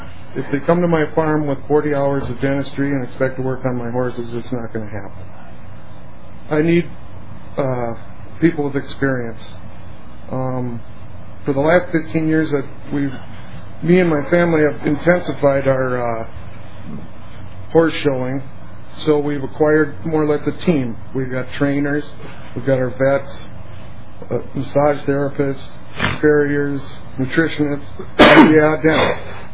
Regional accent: Pine City, Minnesota, United States; I'm from Pine City, Minnesota.

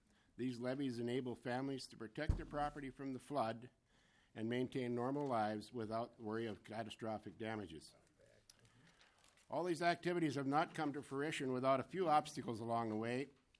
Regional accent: Minnesota, United States; I am a farmer from Kitson County

